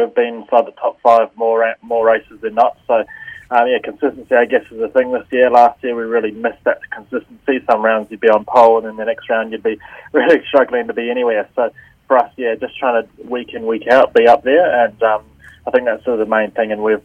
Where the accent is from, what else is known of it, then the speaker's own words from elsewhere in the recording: New Zealand; growing up in New Zealand